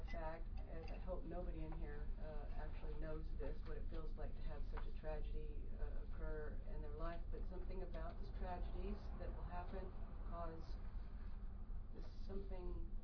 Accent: Piedmont, Oklahoma, United States; The water I first visited was a pond out front of the house where I grew up in Piedmont, Oklahoma.

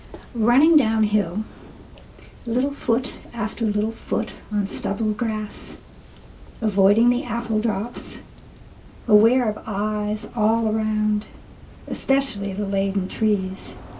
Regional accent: New England, United States; I grew up in New England, and Wellfleet is on Cape Cod in Massachusetts.

